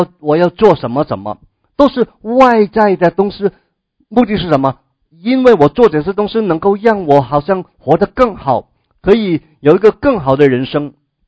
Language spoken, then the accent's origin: Chinese; China; 我们是中国人